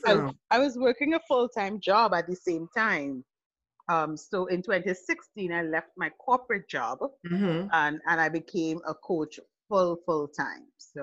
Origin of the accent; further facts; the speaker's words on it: Trinidad & Tobago; everybody thinks, you know, when you say you're from the Caribbean, oh, you're from Jamaica. No, I'm from Trinidad and Tobago.